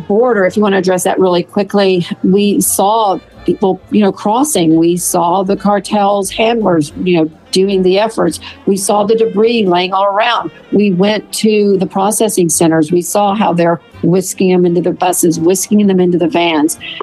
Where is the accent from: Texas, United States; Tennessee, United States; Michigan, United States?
Texas, United States; As you know, Kevin, I've been to the border, and I'm from Texas, so I'm very familiar with the border.